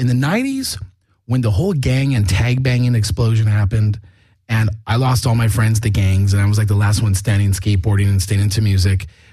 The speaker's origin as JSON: {"language": "English", "town": "Los Angeles", "region": "California", "country": "United States", "said": "And I'm speaking from a Hispanic person from LA in that mix"}